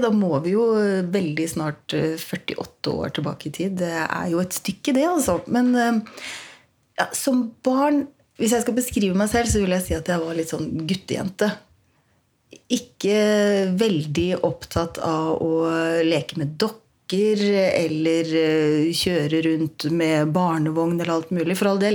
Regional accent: Fredrikstad, Østfold, Norway; Jeg vokste opp da i Fredrikstad, eller rett utenfor Fredrikstad, et litt sted som heter Rolsøy.

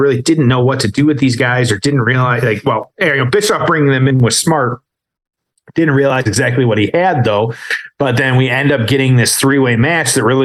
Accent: Michigan, United States; It was actually World War III in my home state of Michigan having that.

